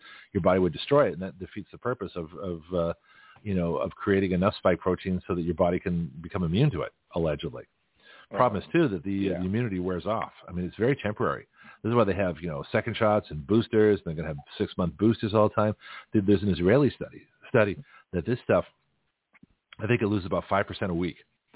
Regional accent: Canada; Now, when I was a kid growing up in Canada, Johnny cake was cornbread

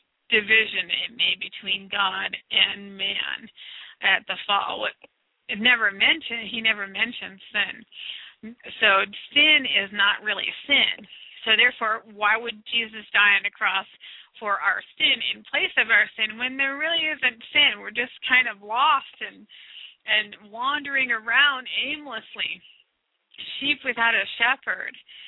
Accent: United States; but I'm from the United States

